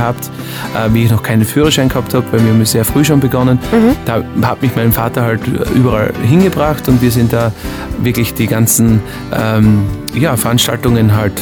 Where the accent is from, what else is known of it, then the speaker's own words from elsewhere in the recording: Austria; Also Einzelhandelskaufmann heißt das bei uns in Österreich.